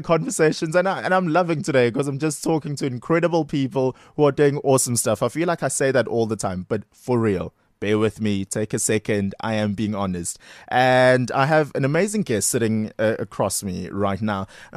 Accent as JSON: {"language": "English", "town": "Durban", "region": "KwaZulu-Natal", "country": "South Africa", "said": "because I'm also from Durban."}